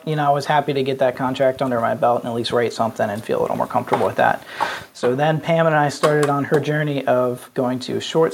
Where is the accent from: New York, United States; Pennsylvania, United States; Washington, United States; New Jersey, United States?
Pennsylvania, United States; Hanover; Specifically, Snyder's Pretzels is in my hometown. So I'm in Hanover, Pennsylvania, but I work York and Adams County